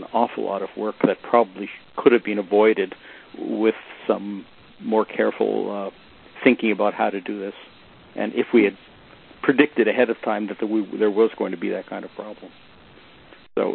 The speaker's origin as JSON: {"language": "English", "country": "Canada", "said": "I am Canadian."}